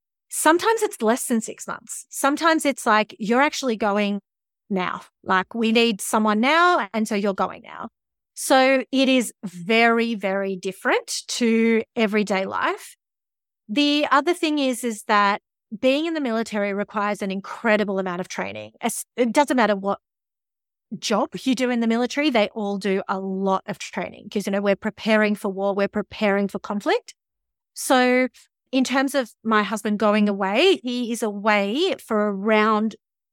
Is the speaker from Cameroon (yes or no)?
no; Melbourne, Victoria, Australia; born there; now in Darwin, Australia; I was born in Melbourne